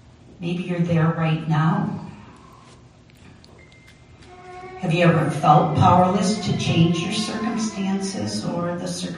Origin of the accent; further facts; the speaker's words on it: New Jersey, United States; When I was a little girl, about 5 or 6 years old, I was raised in New Jersey, and we vacationed at the Jersey Shore.